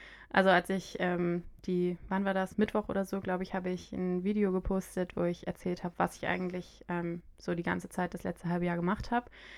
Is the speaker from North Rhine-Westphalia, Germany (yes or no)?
no; Freiburg, Baden-Württemberg, Germany; Ich komme auch aus Freiburg und bin 27 Jahre alt. Mama von 2-jährigen Zwillingen